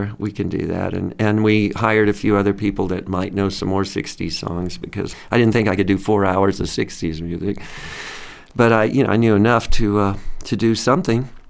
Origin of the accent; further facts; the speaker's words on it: Texas, United States; also born or lived in Denver, United States; Well, actually, we started in Texas. I grew up in Texas, South Texas. Ended up at one point living in Colorado in the Denver area.